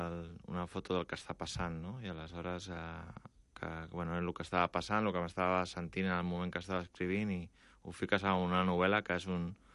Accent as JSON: {"language": "Catalan", "region": "Catalonia", "country": "Spain", "tie": "born or raised there", "said": "Bé, sóc català, meus pares són catalans i he viscut sempre aquí"}